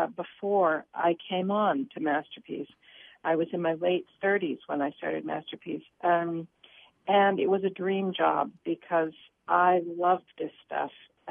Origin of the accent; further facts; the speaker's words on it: California, United States; also born or lived in Boston; No, I wasn't. I was born in Boston. But I grew up in California. And I spent my childhood going to the movies and reading British books.